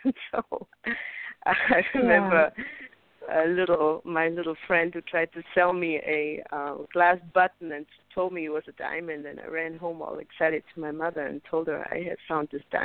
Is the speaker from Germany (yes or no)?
yes; Bavaria, Germany; I was a very sick little kid in Bavaria growing up in Germany